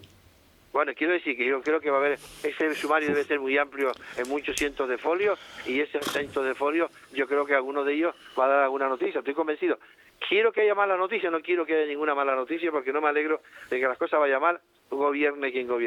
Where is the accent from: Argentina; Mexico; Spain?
Spain; Y eso lo tengo muy grabado como ciudadano español, no nacionalista, en el sentido de incluido español